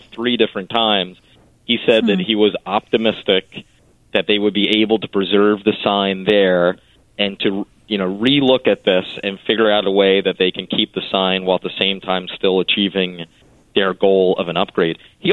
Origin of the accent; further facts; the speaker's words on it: Philadelphia, Pennsylvania, United States; And I expressed to him that as a Philadelphian, one of the things that I'm most proud about is the beauty of 30th Street Station.